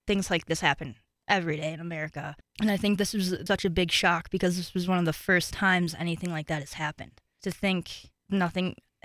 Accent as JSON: {"language": "English", "town": "Chicago", "region": "Illinois", "country": "United States", "said": "I'm from Chicago, 93.1 WXRT, which is Chicago's finest rock, and a radio station that I still listen to this day and that I grew up with listening"}